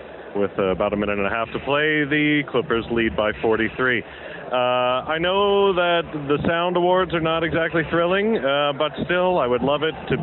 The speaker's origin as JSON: {"language": "English", "town": "Pittsburgh", "region": "Pennsylvania", "country": "United States", "said": "but hey, I'm from Pittsburgh, so there's some implicit bias there."}